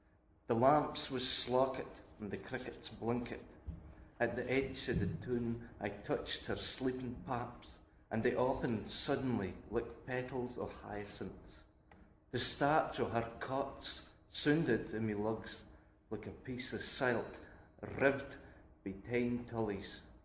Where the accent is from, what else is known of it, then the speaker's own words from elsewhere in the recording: Shetland, Scotland, United Kingdom; I mean, my perspective is I'm from Shetland.